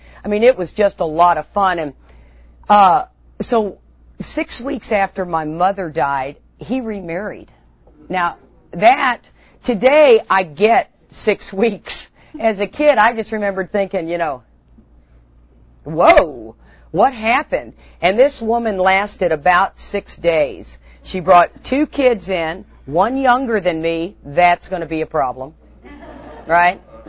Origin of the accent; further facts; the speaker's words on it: Houston, Texas, United States; So we were between the age of 10 and 15 growing up in Houston, Texas.